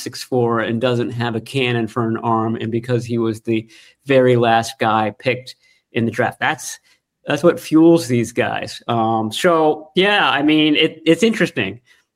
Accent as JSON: {"language": "English", "region": "Virginia", "country": "United States", "tie": "born or raised there", "said": "I remember, you know, back in the 1980s, I'm growing up in Virginia"}